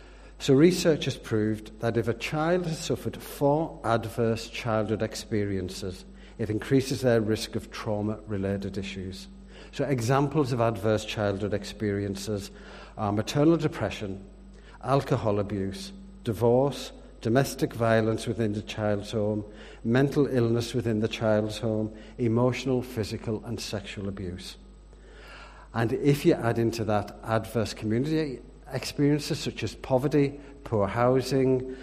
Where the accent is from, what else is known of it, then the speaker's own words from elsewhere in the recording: Yorkshire and the Humber, United Kingdom; accent: English; now in Northern Ireland; I have an English accent. I'd like to point out I'm the best kind of Englishman. I'm a Yorkshireman.